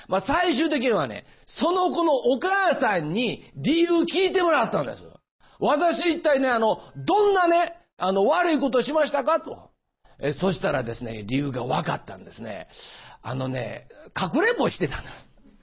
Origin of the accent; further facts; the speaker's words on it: Osaka, Japan; 大阪から来ました。実はって言わなくてもね、もう言葉で大体わかる、まあ、大阪のね、東住吉というね、まあ庶民の町で育ったんです。二軒長屋で育ったんですよ。